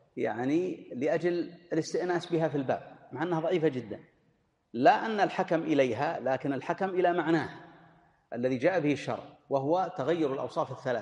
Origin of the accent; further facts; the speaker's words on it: Najd, Saudi Arabia; إن العلماء عندنا في نجد كانوا يقدرونها بخمس قرب